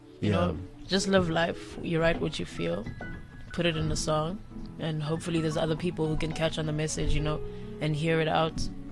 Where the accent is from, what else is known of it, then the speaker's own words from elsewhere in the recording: Pretoria, Gauteng, South Africa; I grew up in Pretoria.